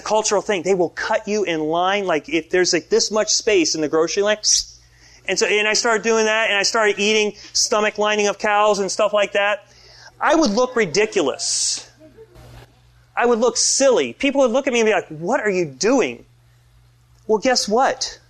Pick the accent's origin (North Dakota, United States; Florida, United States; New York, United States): Florida, United States; And being an American, like everybody knows that I'm from America because I paddle out and I'm blonde and taller than everybody, and they just know I'm from America. So like, oh, where are you from? And I'll say, Florida.